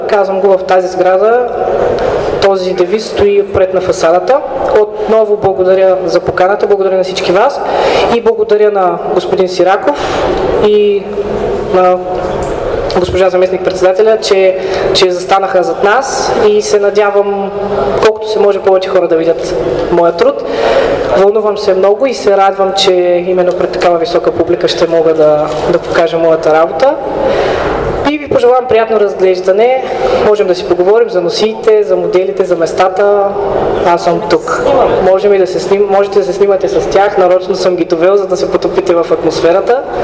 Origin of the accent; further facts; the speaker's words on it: Gabrovo, Gabrovo Province, Bulgaria; 140 години от освобождението на град Габрово, моя роден град